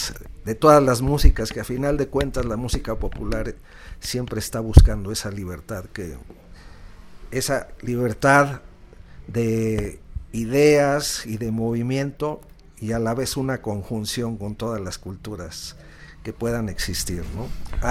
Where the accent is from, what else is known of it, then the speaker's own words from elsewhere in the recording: Mexico; Queremos identificarnos, en mi caso, como mexicanos, pero haciendo blues, jazz y rock, ¿no?